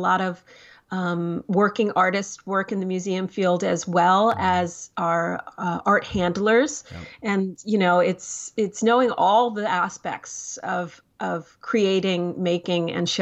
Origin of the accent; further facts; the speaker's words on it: Pennsylvania, United States; Well, originally I am from not that far from the Brandywine, from Berks County, Pennsylvania. And so I grew up in rural Pennsylvania